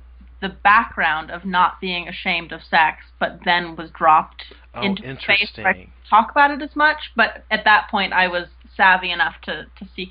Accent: Los Angeles, California, United States; also born or lived in Santa Cruz; now in Portland, United States; Well, I was actually born in Hollywood, California.

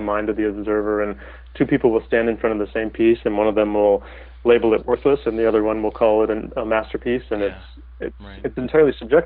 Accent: Detroit, Michigan, United States; born there; now in Seattle, United States; Well, I was born in Detroit.

